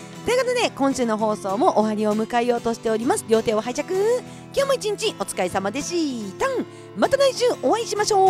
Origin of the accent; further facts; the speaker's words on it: Kushiro, Hokkaido, Japan; そして6月の23日地元の釧路で